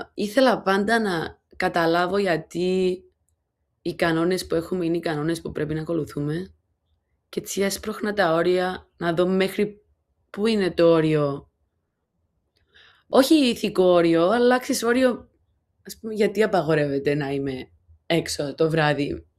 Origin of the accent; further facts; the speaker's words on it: Cyprus; δεν ήταν καθόλου στα πλάνα μου μεγαλώνοντας στην Κύπρο